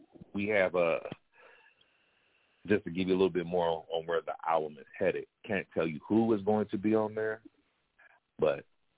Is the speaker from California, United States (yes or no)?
yes; Pasadena, California, United States; Now, I just want people to know that I'm from Pasadena.